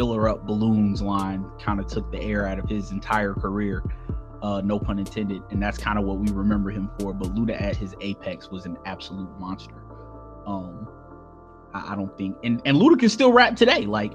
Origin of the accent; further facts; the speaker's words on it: Ohio, United States; I'm from Ohio.